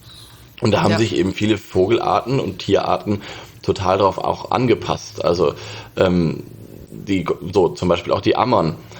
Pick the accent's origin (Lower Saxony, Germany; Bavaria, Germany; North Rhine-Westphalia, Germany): Lower Saxony, Germany; also ich komme ja aus Niedersachsen